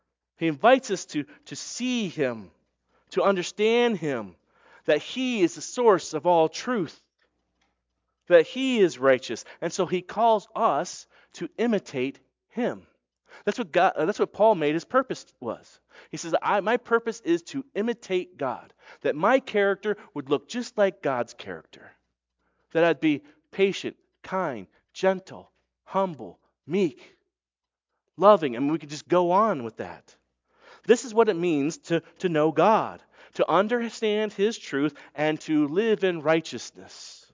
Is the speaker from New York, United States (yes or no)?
yes; Brewerton, New York, United States; I don't start with Brewerton. They're like, what? And for really, if I'm being honest, when I then move it out, I'm like, well, I'm from Syracuse. They're like, what? And I say New York